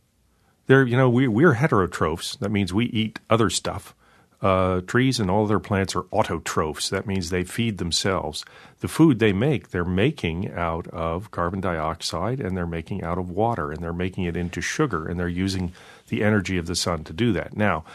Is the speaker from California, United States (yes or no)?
yes; California, United States; I was brought up in California, and I spent a lot of time, most of my time, outdoors. I spent all summer hiking the Sierra.